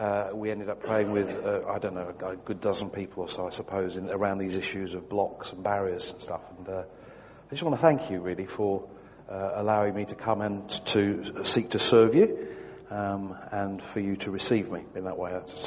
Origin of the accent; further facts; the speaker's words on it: Wigan, North West England, United Kingdom; born there; So I was born in Wigan, not very far away from here, and I was brought up to go to church in a place called Ince.